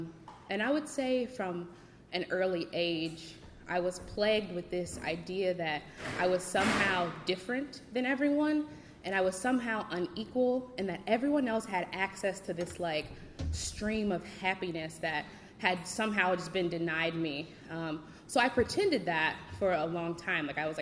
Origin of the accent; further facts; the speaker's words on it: Midwest, United States; So I'm from the Midwest, the mid-Midwest, where, like, the Bible Belt meets the Rust Belt. So, like, you know, salt of the earth people.